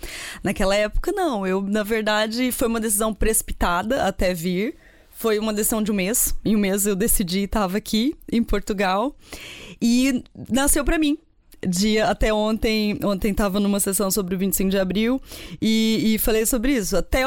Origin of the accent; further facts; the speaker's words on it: Brazil; Eu também venho do interior do Brasil, né? De uma cidade muito pequena.